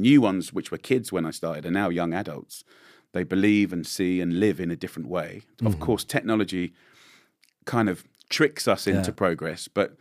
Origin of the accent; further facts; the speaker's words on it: England, United Kingdom; as an English boy, I find it quite emotional and really surprising.